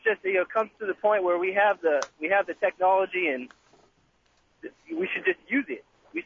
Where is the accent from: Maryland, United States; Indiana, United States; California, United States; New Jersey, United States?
California, United States; Sacramento; And I'm from Sacramento, California, playing for the Sacramento Gold.